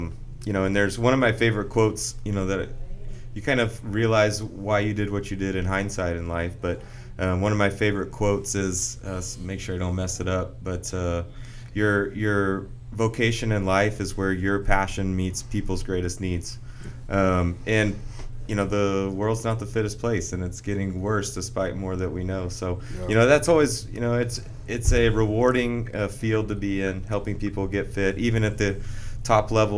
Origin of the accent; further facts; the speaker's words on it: Arlington, Texas, United States; So, I grew up in Arlington, and that's where the original Metroflex is.